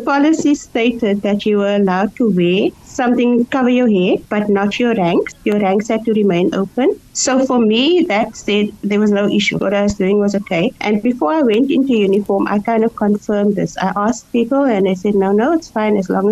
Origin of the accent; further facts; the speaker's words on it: Cape Town, Western Cape, South Africa; I'm Cape Townian, besides being South African, I'm Cape Townian. And in Cape Town, Muslims rule.